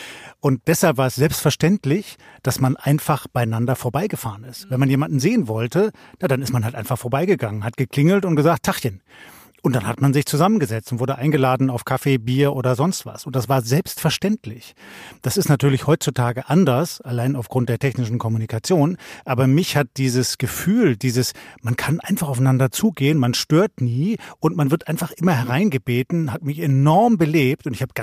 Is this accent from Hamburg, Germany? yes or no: no; Stuttgart, Baden-Württemberg, Germany; now in Dresden, Germany; Ich komme aus Stuttgart. Bin also gebürtiger Schwabe, selbst wenn meine Vorfahren woanders hergestammten und bin dann aber nach Dresden gegangen. Das war Anfang der 90er Jahre